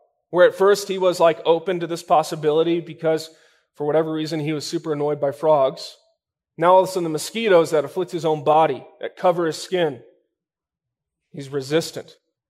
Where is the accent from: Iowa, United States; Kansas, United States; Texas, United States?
Texas, United States; now in Colorado, United States; We may get a small taste of mosquitoes here in Colorado, but I'm from Texas, and down there, they're terrible.